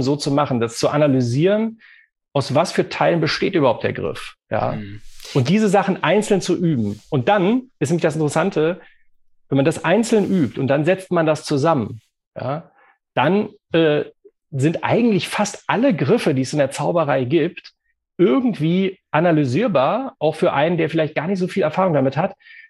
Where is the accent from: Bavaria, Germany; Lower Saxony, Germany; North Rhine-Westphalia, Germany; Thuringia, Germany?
North Rhine-Westphalia, Germany; Bonn; born there; Und genau wie Tobi bin ich ja auch gebürtiger Bonner.